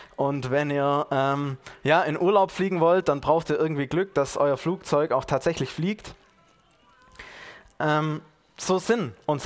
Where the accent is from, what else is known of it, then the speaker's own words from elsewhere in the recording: Gärtringen, Baden-Württemberg, Germany; Ich komme aus Gärtringen. Dort wohne ich mit meiner Family.